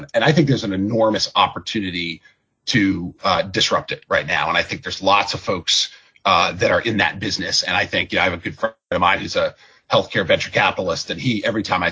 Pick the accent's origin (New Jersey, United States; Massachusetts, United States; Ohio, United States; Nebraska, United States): Massachusetts, United States; Gardner; I grew up in Gardner. I grew up in Gardner, which is, along Route 2 on the way to Amherst. And is famous as it was a manufacturing town.